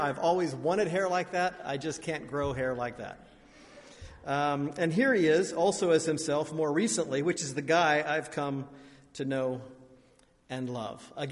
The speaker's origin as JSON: {"language": "English", "town": "Huntington", "region": "Indiana", "country": "United States", "tie": "born or raised there", "said": "class traveled to the big city of Fort Wayne, Indiana, which is about 25 miles northeast of where I grew up in Huntington."}